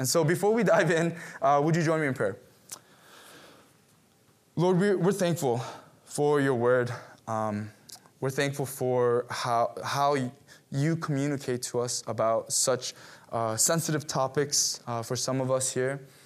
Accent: United States; And the thing about being Korean American is this, that you got to know is this.

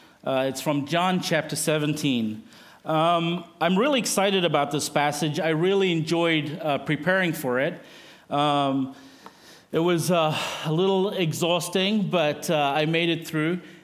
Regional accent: South Africa; now in Lansing, United States; southeast, you'll end up in South Africa. And so that's where I'm from, okay? So I am going to use my best American accent to speak to you.

